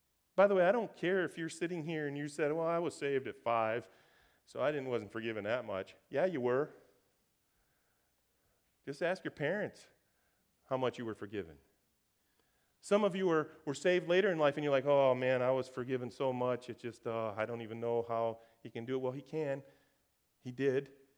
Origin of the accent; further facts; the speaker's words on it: Brazil; moved away; I was raised in Brazil as a missionary kid.